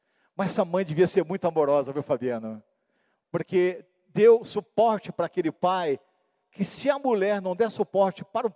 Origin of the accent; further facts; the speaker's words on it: Fernandópolis, São Paulo, Brazil; em Fernandópolis onde eu fui criado, onde eu fui humilhado, onde eu fui desprezado praticamente.